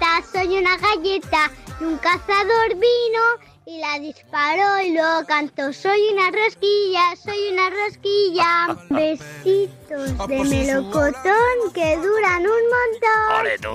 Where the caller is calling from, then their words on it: Vidreres, Catalonia, Spain; de Vidreras.